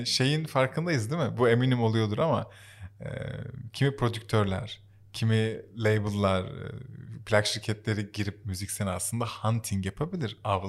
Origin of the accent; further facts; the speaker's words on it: Silivri, Istanbul, Turkey; Silivri'liyim.